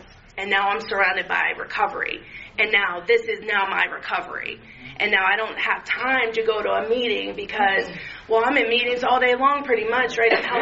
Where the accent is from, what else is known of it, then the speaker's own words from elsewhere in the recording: Kent Island, Maryland, United States; I'm from Kent Island, so this is like far off the beaten path from me.